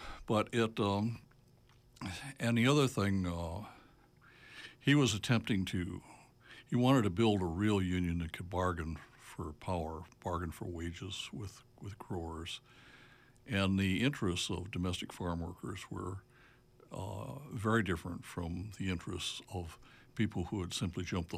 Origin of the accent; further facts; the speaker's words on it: Wisconsin, United States; Well, I joined the Border Patrol from the upper Midwest. I was born and raised in Wisconsin.